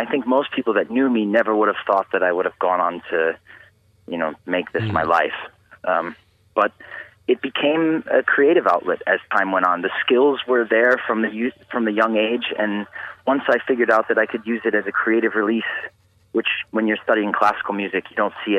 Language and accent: English; Munster, Indiana, United States; So I was raised in Munster, Indiana.